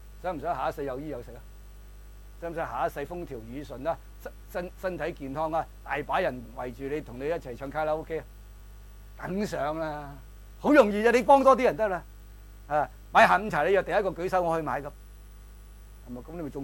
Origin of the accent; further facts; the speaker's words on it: Hong Kong; 我哋香港人有一個即係迷信或者唔知咩信